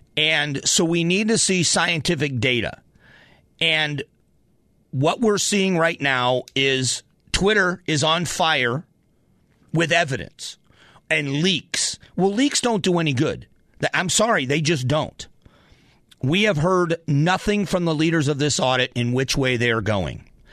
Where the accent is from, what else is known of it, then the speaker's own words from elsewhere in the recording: Arizona, United States; Before I'm a Republican, I'm an Arizonan, and I'm an American.